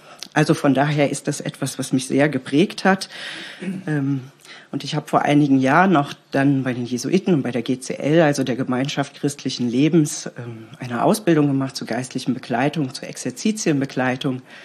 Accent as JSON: {"language": "German", "region": "North Rhine-Westphalia", "country": "Germany", "tie": "born there", "said": "ich komme gebürtig aus der Nähe von Köln, habe da auch meine ersten Berufsjahre verbracht und bin aber seit einigen Jahren schon im Bistum Limburg tätig."}